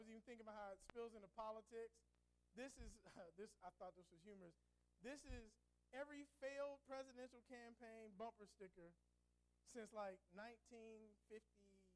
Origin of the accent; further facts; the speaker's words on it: Cincinnati, Ohio, United States; I grew up in Cincinnati. I grew up loving the Reds.